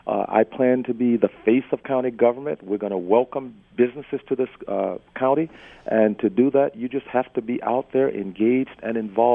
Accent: Louisiana, United States; I'm a person with a fair amount of confidence in myself, and I learned that growing up in Louisiana.

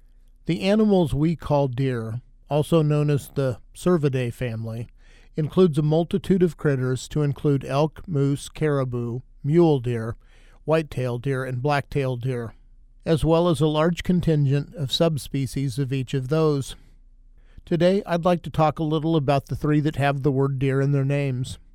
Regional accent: Kansas, United States; They are the most common deer species across our continent and also in my home state of Kansas. I grew up watching my dad hunt whitetails

